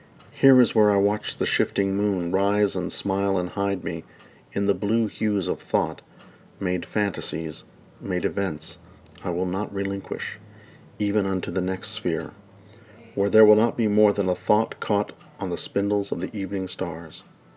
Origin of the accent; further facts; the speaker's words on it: Morgantown, West Virginia, United States; they reflect many different aspects of growing up in Morgantown.